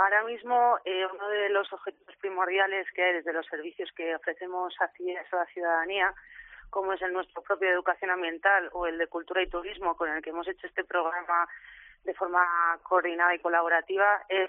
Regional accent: Community of Madrid, Spain; also born or lived in Extremadura; now in Pamplona, Spain; yo no soy de aquí, soy nacida en Extremadura y vivida prácticamente toda la vida en Madrid, y me vine aquí a Pamplona por cómo es la ciudad.

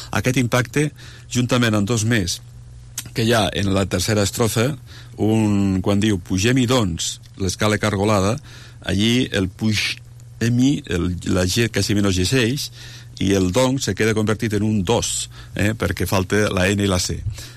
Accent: Catalonia, Spain; amb aquest que soc de Ponent

